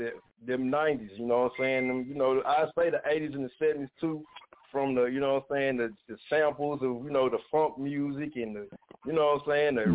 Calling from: Memphis, Tennessee, United States; I'm calling in from the L, man. I'm calling in from Memphis right now. 901, man.

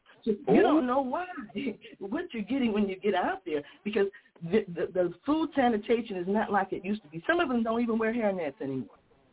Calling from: Chicago, Illinois, United States; here in the South Shore area of Chicago.

